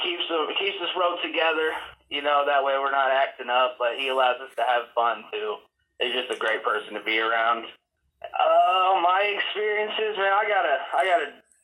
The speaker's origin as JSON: {"language": "English", "town": "Farmer City", "region": "Illinois", "country": "United States", "said": "I'm from Farmer City, Champaign, Illinois area. That's where the University of Illinois is."}